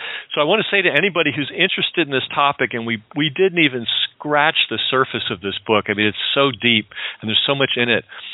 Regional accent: Montclair, New Jersey, United States; I grew up partially in Montclair, New Jersey, so I knew the Carlesimo family.

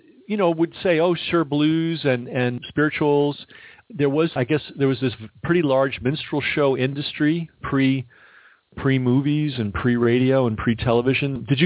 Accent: Ireland; though being an Irishman myself, I kind of lean towards the Gaelic origin.

